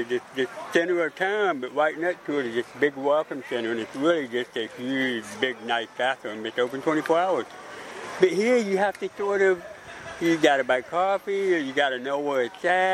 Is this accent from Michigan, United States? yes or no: no; Charleston, South Carolina, United States; I'm from Charleston, South Carolina. It's a very old tourist market.